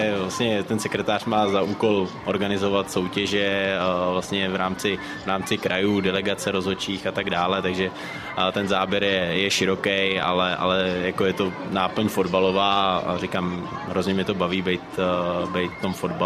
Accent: Ústí nad Labem Region, Czechia; tam jsem z Ústeckého kraje bohužel sám jako rozhodčí

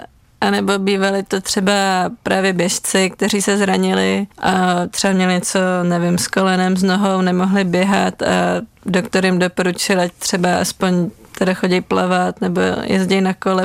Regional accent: Prague, Czechia; tak já jsem z Prahy, takže nějaký prostě závody, co byly v Praze

